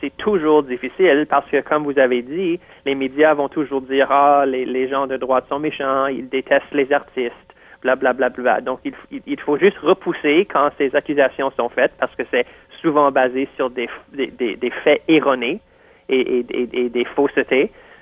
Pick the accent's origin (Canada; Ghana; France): Canada; Toronto, Ontario; moved away as an adult; now in Quebec, Canada; Je viens du Canada anglais. Moi, je suis né à Toronto, j'ai agrandi à Toronto, mais je vis au Québec depuis 7 ans, puis j'ai fait mon bac à l'Université Laval.